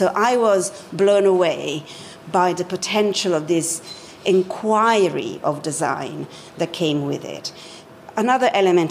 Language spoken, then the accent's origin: English; Milan, Lombardy, Italy; now in London, United Kingdom; I was literally sitting at my desk at the computer in March 2020 in London. I'm originally from Milan.